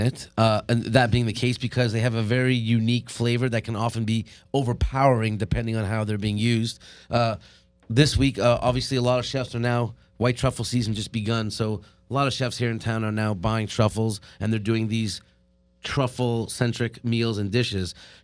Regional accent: New York, United States; Growing up in Queens.

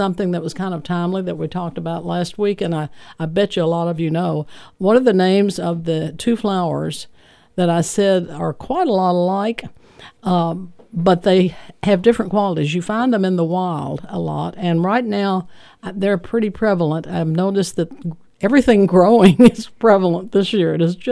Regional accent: Little Rock, Arkansas, United States; I remember growing up in Little Rock that my dad always had the latest big boy or bitter boy tomatoes.

